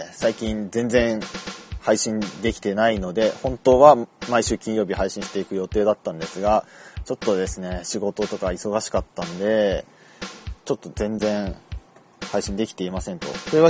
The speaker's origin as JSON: {"language": "Japanese", "town": "Sapporo", "region": "Hokkaido", "country": "Japan", "tie": "born or raised there", "said": "最近ちょっと、地元の札幌に帰って"}